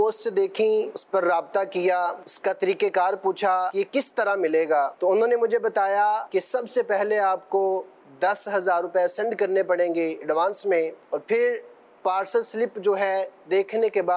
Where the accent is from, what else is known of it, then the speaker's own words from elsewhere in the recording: Lahore, Punjab, Pakistan; اور میں پنجاب لاہور سے ہوں۔